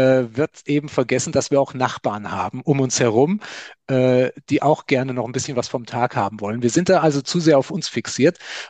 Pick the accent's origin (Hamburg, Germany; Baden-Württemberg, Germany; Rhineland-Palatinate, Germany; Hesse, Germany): Hesse, Germany; Fulda; Also ich bin im Nordend groß geworden. Und von daher, wenn es irgendwie geht, komme ich ein oder zweimal im Jahr nach Fulda.